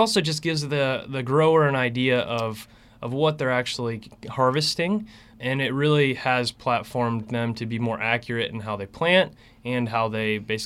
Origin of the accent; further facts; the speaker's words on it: Iowa, United States; I'm actually originally from Iowa, which is kind of crazy to come here, but we really love the community here, me and my wife